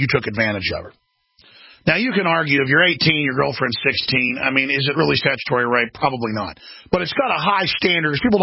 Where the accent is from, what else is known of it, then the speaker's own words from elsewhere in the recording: Dallas, Texas, United States; Back when I grew up in Dallas, and a lot of mean people like to fight